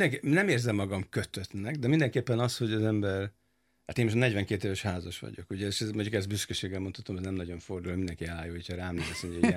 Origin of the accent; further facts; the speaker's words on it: Budapest, Hungary; így nőttem fel itt Óbudán